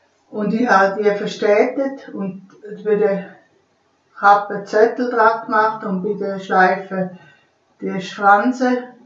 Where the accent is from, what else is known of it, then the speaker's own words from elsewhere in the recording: Oberuzwil, St. Gallen, Switzerland; Ich komme von Oberutzwil.